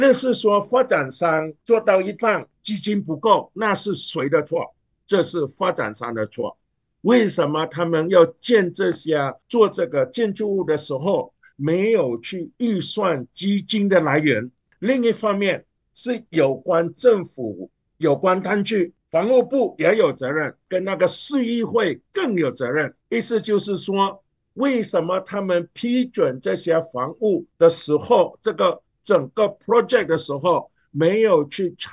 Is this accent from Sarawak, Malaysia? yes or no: yes; Sarawak, Malaysia; 因为我们是出生在砂劳越，是在马来西亚，所以砂劳越是我们的家。